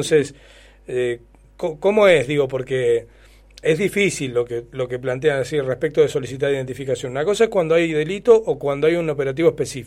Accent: Argentina

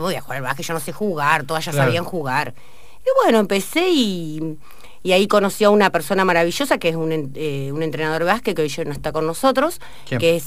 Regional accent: Montevideo, Uruguay; also born or lived in Cutral Có; now in Argentina; Soy de Montevideo. Vine acá por razones laborales de mis papás.

